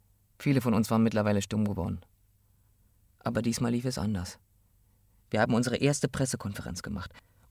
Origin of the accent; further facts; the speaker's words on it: Jimma, Oromia, Ethiopia; now in Germany; bin 36 Jahre alt. Ich komme aus Äthiopien. Ich bin 333 Kilometer südwestlich von Addis Abeba aufgewachsen, in Jimma.